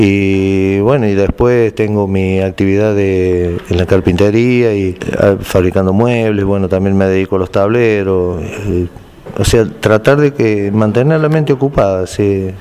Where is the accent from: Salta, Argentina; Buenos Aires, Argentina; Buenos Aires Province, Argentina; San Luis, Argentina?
San Luis, Argentina; also born or lived in Córdoba; Soy nacido en Córdoba, en el sur de Córdoba, y de los 5 años que vivo en San Luis.